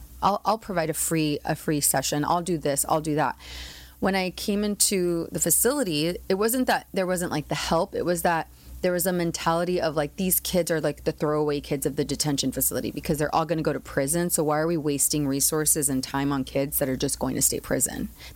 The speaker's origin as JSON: {"language": "English", "town": "San Diego", "region": "California", "country": "United States", "said": "I'm from San Diego, and I had come from San Diego"}